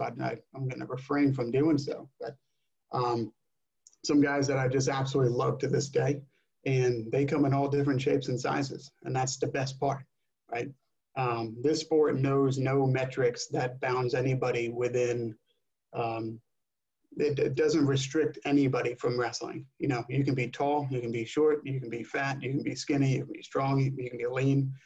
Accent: New Jersey, United States; Growing up in New Jersey, wrestling is that's life.

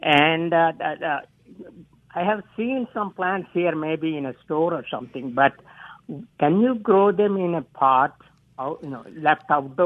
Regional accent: India; English is a second language; now in United States; I grew up in India

